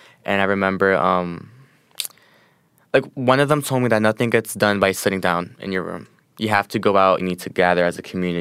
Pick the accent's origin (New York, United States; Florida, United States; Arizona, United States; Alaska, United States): New York, United States; Brooklyn; Most of the music in the show I was never exposed to, just because I grew up in Bushwick.